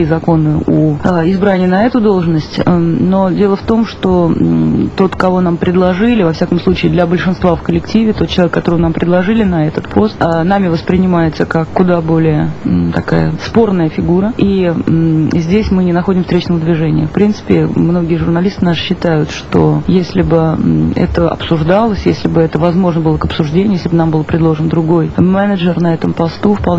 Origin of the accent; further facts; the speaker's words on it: Saint Petersburg, Russia; на поезд в Питер, поскольку просто давно собиралась приехать в родной город.